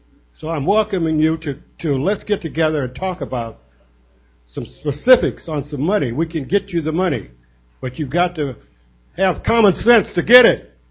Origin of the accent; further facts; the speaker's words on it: Berkeley, California, United States; I grew up in Berkeley, attended Berkeley High School and Columbus, and graduated from the University of California at Berkeley with honors.